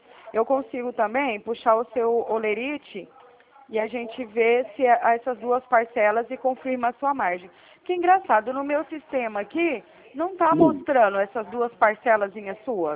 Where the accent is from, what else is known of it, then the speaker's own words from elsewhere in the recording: Araraquara, São Paulo, Brazil; eu sou aqui de Araraquara.